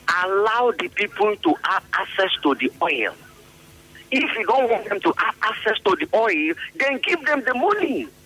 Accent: Bayelsa, Nigeria; I'm a German from Bayelsa State.

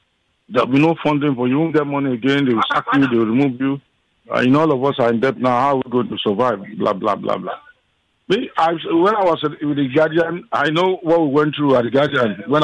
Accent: Ijebu-Ife, Ogun, Nigeria; I'm from Ijebufe, and I always have.

